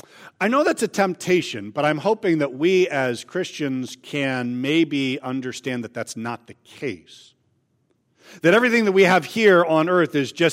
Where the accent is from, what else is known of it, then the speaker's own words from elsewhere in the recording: California, United States; I grew up in Northern California, and I have distinct memories of who I thought God was like.